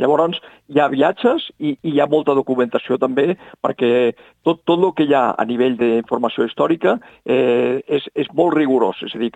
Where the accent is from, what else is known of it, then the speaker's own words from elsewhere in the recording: Barcelona, Catalonia, Spain; El meu pare era alemà i vaig néixer allà a Barcelona, em vaig educar a l'escola alemana, però tinc arrels als dos llocs.